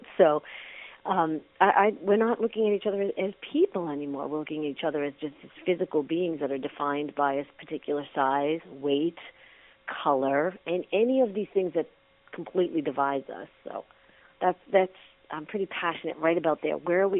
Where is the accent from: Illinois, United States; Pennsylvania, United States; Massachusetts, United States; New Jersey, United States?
Massachusetts, United States; So I was already dancing growing up outside of Boston and grew up in mom's dancing school. I was doing performances in the local Boston Nutcracker.